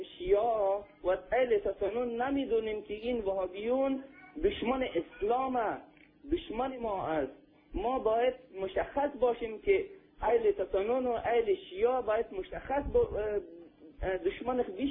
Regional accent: Afghanistan; now in Belgium; من خودم افغان هستم ولی افغان شیعه هستم، … از بلژیک زنگ زدم.

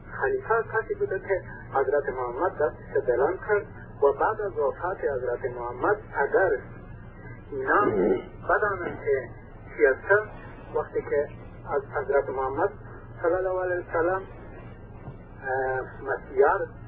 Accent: Afghanistan; و البته ببخشم که من افغانیم

